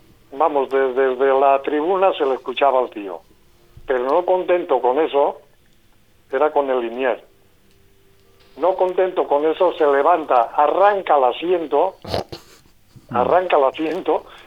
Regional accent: Aldaia, Valencian Community, Spain; born there; En Aldaya, donde yo nací, el campo de fútbol a 50 metros estaba la acequia

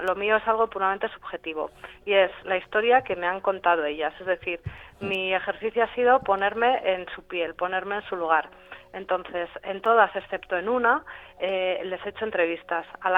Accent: San Sebastián, Basque Country, Spain; now in Madrid, Spain; Pues yo vivo en Madrid, aunque soy de San Sebastián, de Donosti.

